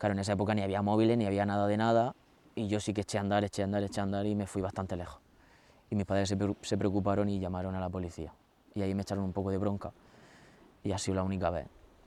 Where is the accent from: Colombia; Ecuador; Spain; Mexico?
Spain; Region of Murcia; tengo 31 años, soy español de Murcia